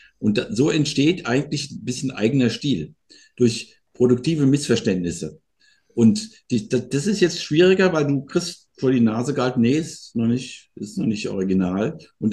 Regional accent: Offenbach, Hesse, Germany; Da bin ich immer in die Stadtbücherei gegangen bei uns in Offenbach

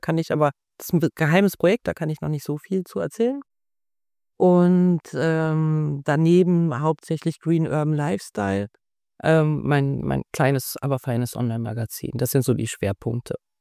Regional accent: Munich, Bavaria, Germany; now in Switzerland; Da habe ich mich sogar als Münchnerin doch noch mehr als einmal umgeblickt

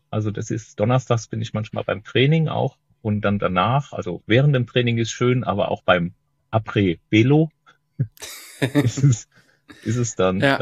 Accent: Rhineland-Palatinate, Germany; Ja. Also ich bin Pfälzer und Tiroler.

